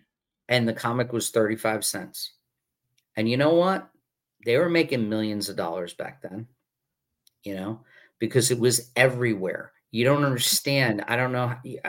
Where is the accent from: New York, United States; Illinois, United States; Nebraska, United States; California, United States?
New York, United States; Staten Island; I'm from Staten Island. I'm from Staten Island originally.